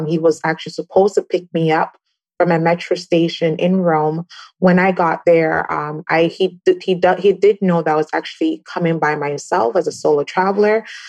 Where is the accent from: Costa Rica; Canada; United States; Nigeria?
Canada; also born or lived in Ghana; So I grew up in Canada, but originally from Ghana. So I'm based in Canada right now.